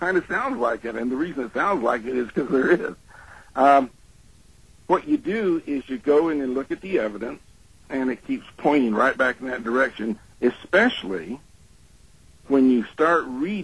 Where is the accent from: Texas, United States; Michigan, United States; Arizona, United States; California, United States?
Arizona, United States; Mesa; When I was 14, I was raised in Mesa, Arizona